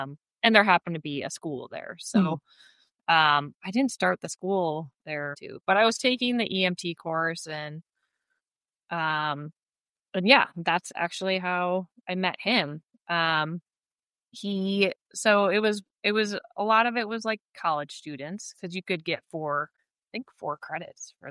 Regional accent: Chicago, Illinois, United States; Which I was from Chicago. We didn't ski much.

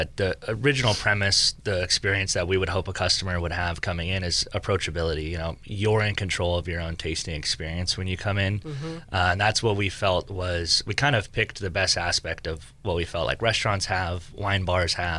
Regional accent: Sebastopol, California, United States; I grew up in Sebastopol

